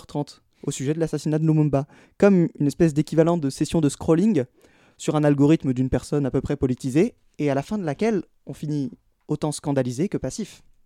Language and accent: French; Guadeloupe, France; je suis antillais, plus exactement je suis guadeloupéen et donc afro-descendant